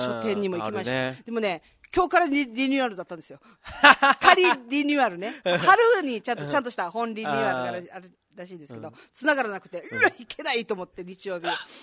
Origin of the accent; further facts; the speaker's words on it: Okinawa, Japan; 沖縄市出身です。